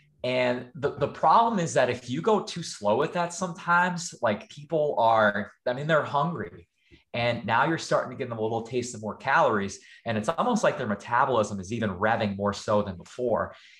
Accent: Scranton, Pennsylvania, United States; And I grew up in Scranton, Pennsylvania, where we don't really have a whole lot. You know, people like love it for the office. There's like a bar in every corner.

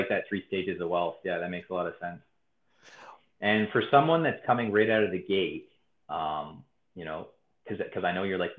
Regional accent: Canada; there was an event in Vancouver, because I'm Canadian

